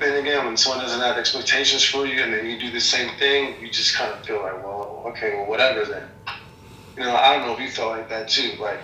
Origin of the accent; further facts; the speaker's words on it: Nigeria; I'm Nigerian, so, you know, soccer's a big deal.